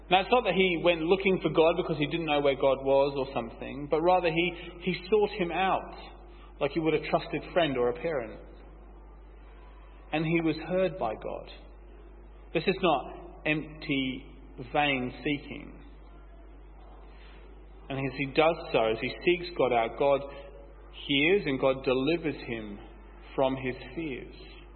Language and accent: English; United Kingdom; Being British, it's definitely over the top for me.